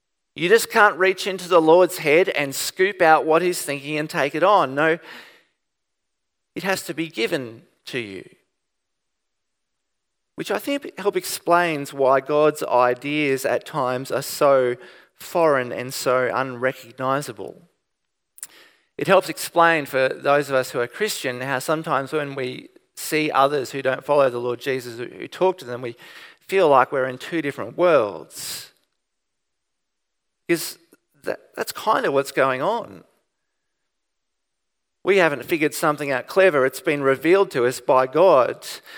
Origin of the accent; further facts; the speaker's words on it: Byron Bay, New South Wales, Australia; There's also the New Age movement, which I grew up with in Byron Bay at high school.